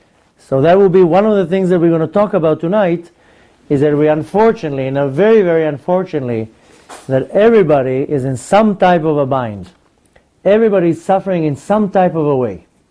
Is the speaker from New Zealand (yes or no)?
no; Israel; now in United States; But in Israel, I grew up in Israel, they make a big deal out of the Holocaust.